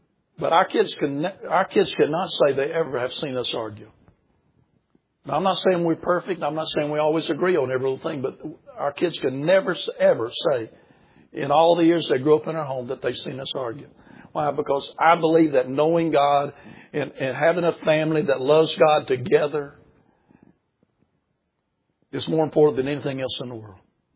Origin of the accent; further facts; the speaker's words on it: South Carolina, United States; Down where we grew up in South Carolina, everybody down there has been saved 5 or 6 times.